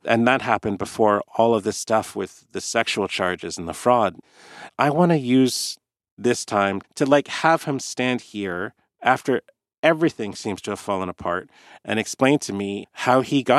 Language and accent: English; British Columbia, Canada; I'm from Kwantlen First Nation, and we have all of our resources with us. We're fishermen. We live on two rivers.